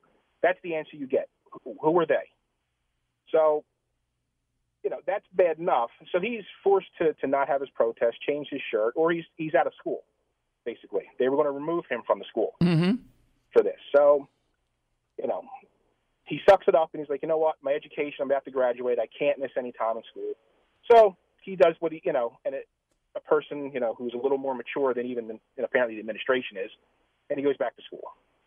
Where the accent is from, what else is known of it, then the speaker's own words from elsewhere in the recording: Philadelphia, Pennsylvania, United States; we are from Philly originally.